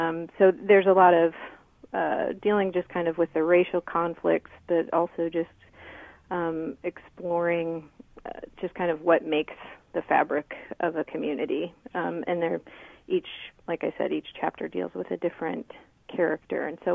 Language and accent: English; Fort Wayne, Indiana, United States; the impetus for it was in my hometown of Fort Wayne, Indiana.